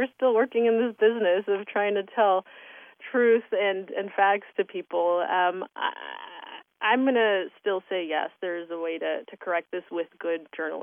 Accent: Miami, Florida, United States; Oh, I grew up in Miami. And I am the daughter of Colombian and German immigrants.

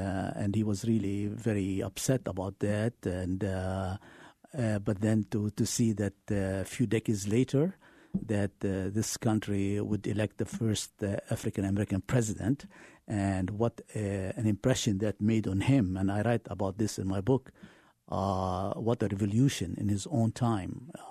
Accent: Beirut, Beirut Governorate, Lebanon; And I came from Lebanon. I was born in Lebanon, in Beirut, Lebanon.

